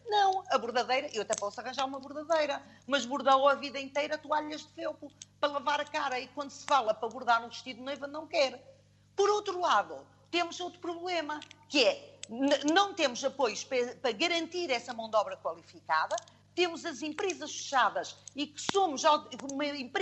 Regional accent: Vila do Conde, Porto, Portugal; sou de Vila do Conde, trabalho na atividade há 31 anos

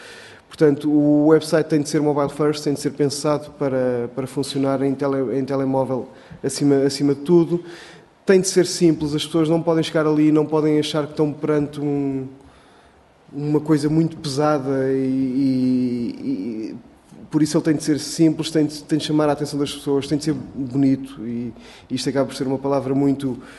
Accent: Portugal; e nós sentimos-nos muito, cada vez mais europeus, não esquecendo que somos portugueses

